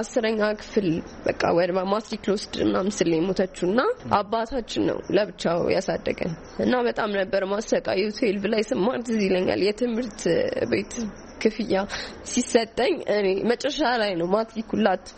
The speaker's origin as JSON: {"language": "Amharic", "region": "Addis Ababa", "country": "Ethiopia", "said": "ከአዲስ አበባ ነው የመጣሁት።"}